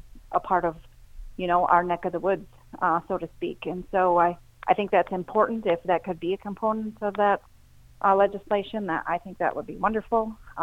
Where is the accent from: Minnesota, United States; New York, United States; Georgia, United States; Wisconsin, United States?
Minnesota, United States; Lewiston; I am from Lewiston, Minnesota. I farm with four of my brothers in a partnership here in southeastern Minnesota.